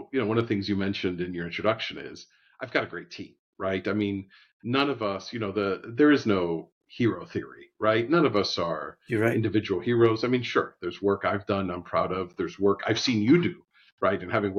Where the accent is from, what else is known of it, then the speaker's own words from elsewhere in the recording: Miami, Florida, United States; I grew up speaking two languages natively, growing up in Miami in a Cuban American community. So I grew up speaking Spanish and English.